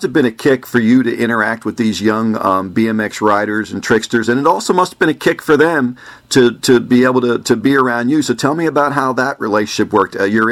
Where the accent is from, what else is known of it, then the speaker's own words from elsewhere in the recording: Reading, Pennsylvania, United States; also born or lived in Allentown; I'm in Florida now, but filmed in my backyard. I'm from Reading, Pennsylvania